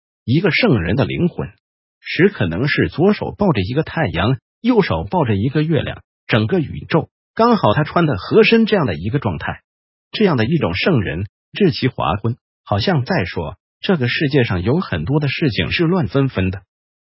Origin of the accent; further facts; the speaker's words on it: Taiwan; 我小时候在台湾看到